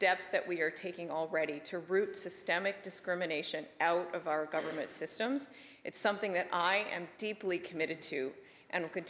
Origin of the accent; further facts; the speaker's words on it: British Columbia, Canada; we are in this together as British Columbians.